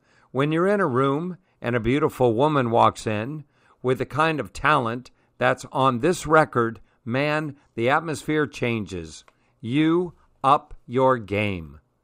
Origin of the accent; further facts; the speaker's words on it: Bronx, New York, United States; I was from the Bronx. I came out of a gang.